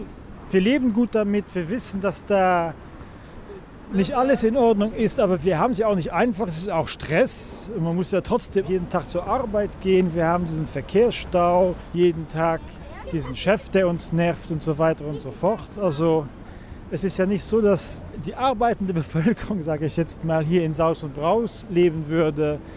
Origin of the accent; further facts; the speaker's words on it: Luxembourg; ich bin Luxemburger, ich bin auch Grüner.